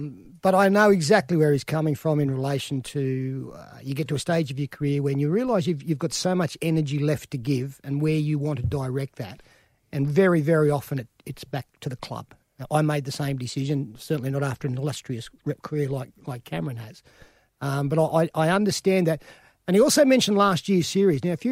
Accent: Toowoomba, Queensland, Australia; born there; Oh, mate, I was born in Toowoomba, you know.

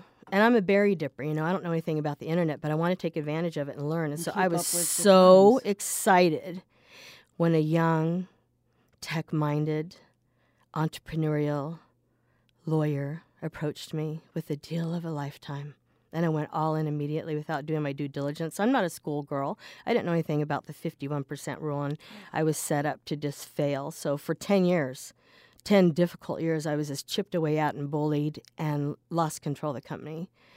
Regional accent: Oregon, United States; also born or lived in Los Angeles; now in Sacramento, United States; I'm from Southern Oregon. I'm born and raised there.

